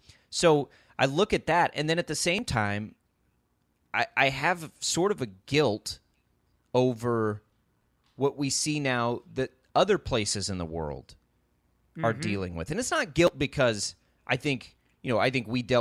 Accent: Texas, United States; Texas is always aggressive. And I'm from Texas. I have sort of that free spirit that most Texans have

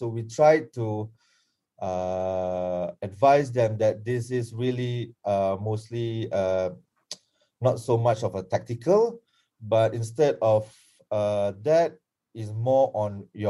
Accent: Malaysia; So it could be Raya is one of the example of how we as Malaysian really brace to it.

